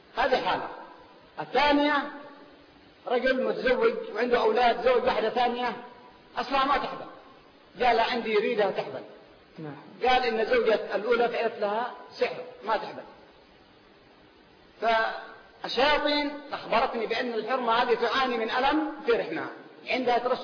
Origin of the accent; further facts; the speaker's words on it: Al Hudaydah, Yemen; واحد كان عنده دكان في باجل عندنا في اليمن في محافظة الحديدة